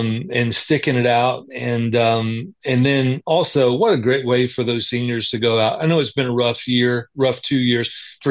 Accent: Spanish Fort, Alabama, United States; And I remember growing up in Spanish Fort, you know, the week of the Iron Bowl

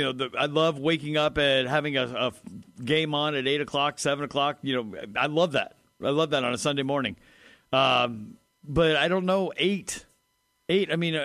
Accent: California, United States; I might be ostracized from my home state of California

